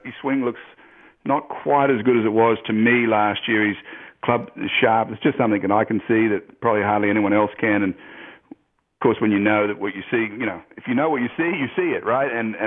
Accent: Australia; I grew up in Australia, in the country. We didn't have a lot of TV, so everyone listened to the radio and talked shit.

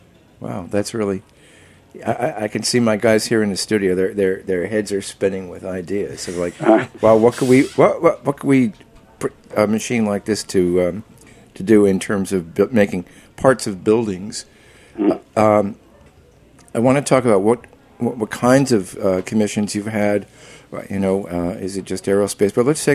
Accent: New Jersey, United States; I grew up on the Jersey Shore, and I did surfing, but, you know, a good surf run lasts about 3 minutes in Jersey.

